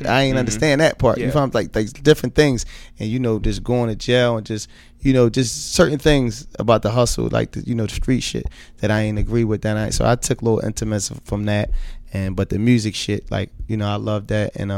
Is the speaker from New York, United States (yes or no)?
no; Philadelphia, Pennsylvania, United States; But Philly, growing up in West Philly, Parkside area, like, that's why the influence on music was so, like, so strong when I was growing up.